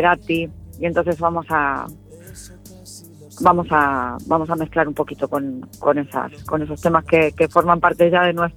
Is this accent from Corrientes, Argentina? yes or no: no; Buenos Aires, Argentina; al final somos los tres porteños, sí, los tres argentinos.